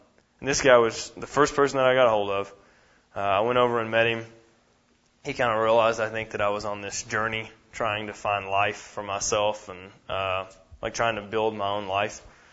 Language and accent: English; Kentucky, United States; And I meet a guy named Nick Cooper that immediately connected with me when he heard that I was from Kentucky.